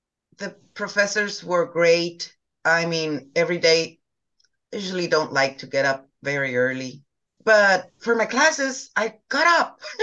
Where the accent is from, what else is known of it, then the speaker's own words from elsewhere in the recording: Tijuana, Baja California, Mexico; from Tijuana, Baja California. Well, this experience was totally, totally different. Being from another country, I did experience my university